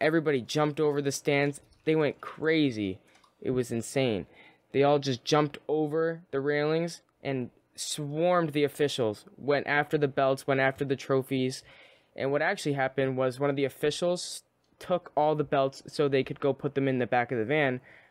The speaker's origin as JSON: {"language": "English", "country": "Canada", "said": "And I said, I'm from Canada."}